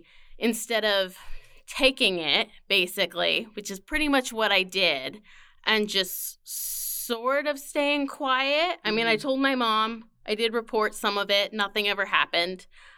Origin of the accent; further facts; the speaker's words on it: Ashland, Oregon, United States; Yeah, I grew up in Ashland, Oregon.